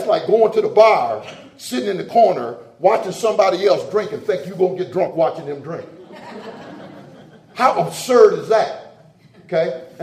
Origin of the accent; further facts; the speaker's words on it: Sandusky, Ohio, United States; born there; But I was born in Sandusky, Ohio. I'm 49 years old. I was second of three boys. I was raised in a Christian home